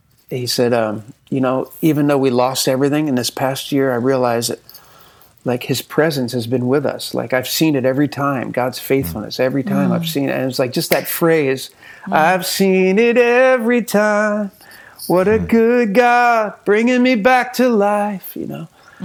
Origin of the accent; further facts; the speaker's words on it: Philadelphia, Pennsylvania, United States; We're originally from the Northeast, from Philadelphia.